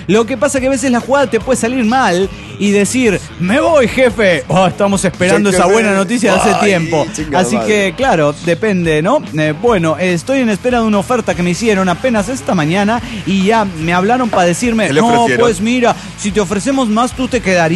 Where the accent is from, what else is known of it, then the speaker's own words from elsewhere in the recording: Coacalco, State of Mexico, Mexico; de Coacalco.